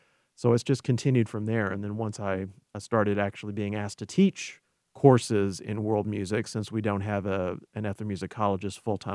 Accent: Texas, United States; being someone who grew up in the American Southwest, I'm originally from Texas

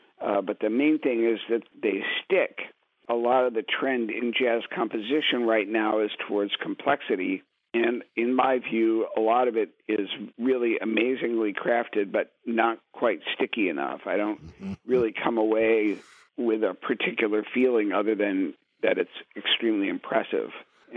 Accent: Cincinnati, Ohio, United States; also born or lived in New York, United States; Growing up in Cincinnati, learning to play jazz on the scene there, and then going to music school in the East Coast, and then early days in New York

